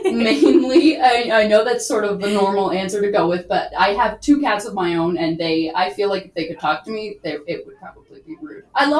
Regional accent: New Brunswick, Canada; ever since I grew up in New Brunswick and they're still in New Brunswick.

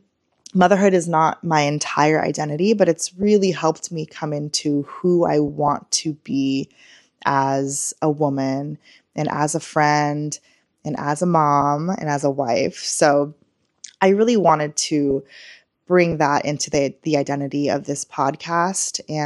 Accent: Morro Bay, California, United States; now in Bay Area, United States; I grew up in California in a small town called Morro Bay, California. I currently live in the Bay Area.

